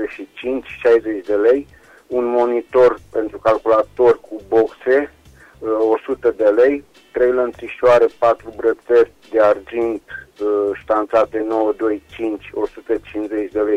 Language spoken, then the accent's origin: Romanian; Reșița, Caraș-Severin, Romania; din Reșița și revin cu câteva anunțuri, vă rog.